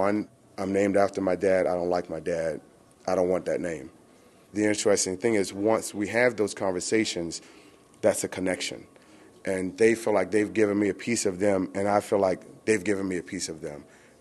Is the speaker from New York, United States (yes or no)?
no; Capitol Heights, Maryland, United States; I grew up in Capitol Heights, Maryland. Status quo there, you sold drugs, we stole cars.